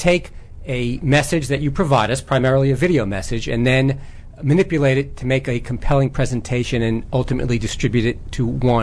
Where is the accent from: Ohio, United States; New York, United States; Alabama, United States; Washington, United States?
New York, United States; Long Island; Who they created such a warm environment for myself and my two sisters growing up in Long Island